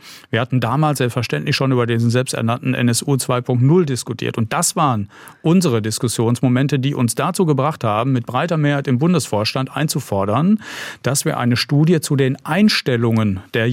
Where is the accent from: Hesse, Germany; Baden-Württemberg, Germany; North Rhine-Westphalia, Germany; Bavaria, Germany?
North Rhine-Westphalia, Germany; Ich komme aus Nordrhein-Westfalen